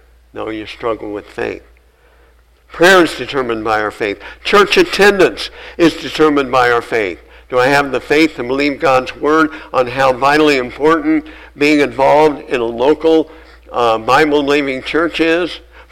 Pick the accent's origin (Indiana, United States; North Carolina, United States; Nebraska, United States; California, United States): Nebraska, United States; Napanee; this family lived about 5 miles from where I grew up in Napanee, Nebraska.